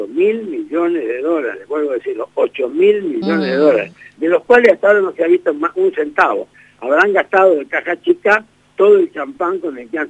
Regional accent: Argentina; A mí como argentino no me gusta.

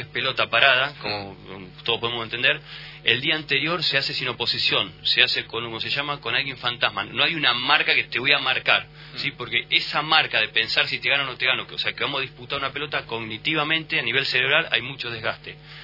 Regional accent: La Falda, Córdoba, Argentina; now in Bellavista, Argentina; Soy nacido y criado en La Falda, pero ahora estoy viviendo en Bellavista y toda mi gente es de por ahí.

